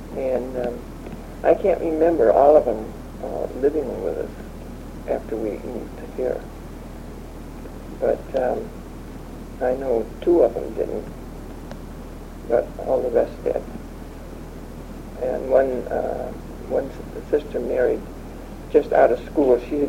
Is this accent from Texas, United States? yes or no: no; Northville, Michigan, United States; also born or lived in Fenville; No, I was born in Fenville, Michigan. Mm-hmm. And we came here in 1911. I was 3 years old at the time